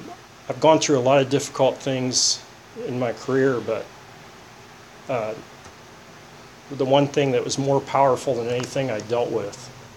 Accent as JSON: {"language": "English", "region": "Ohio", "country": "United States", "tie": "born or raised there", "said": "So I grew up in Ohio on a farm."}